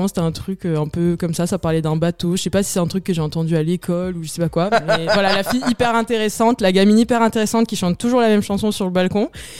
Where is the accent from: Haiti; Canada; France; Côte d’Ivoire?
France; Dunkirk, Hauts-de-France; moved away as an adult; also born or lived in Saint-Pol-sur-Mer; now in Paris, France; Saint-Paul-sur-Mer. Et après j'ai vécu à Dunkerque, j'ai même fait ma licence là-bas et je suis partie après à Paris pour les études.